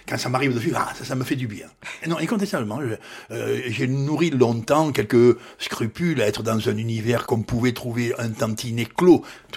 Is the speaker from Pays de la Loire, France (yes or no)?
no; Toulon, Provence-Alpes-Côte d'Azur, France; Ah non, j'y suis pas né, je suis arrivé, j'avais quelques mois, oui.